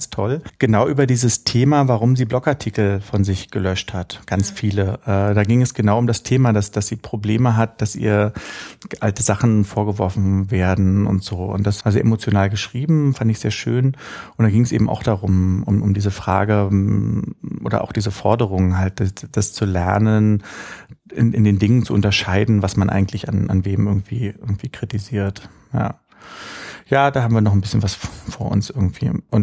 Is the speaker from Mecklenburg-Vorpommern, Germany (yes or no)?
no; Berlin, Germany; Und als Berliner findet man ja alle Städte außer Berlin zum Kotzen prinzipiell.